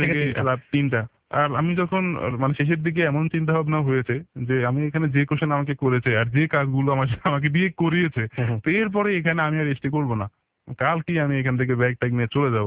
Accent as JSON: {"language": "Bangla", "town": "Barisal", "region": "Barisal Division", "country": "Bangladesh", "said": "একদমই ঢাকার বাইরে থেকে এসেছি, বরিশাল থেকে এসেছি, কাউকে এখানে চিনি না"}